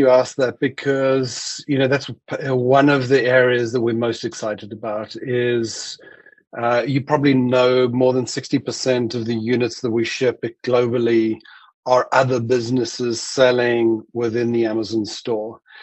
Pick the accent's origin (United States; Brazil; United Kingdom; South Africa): South Africa; being a South African.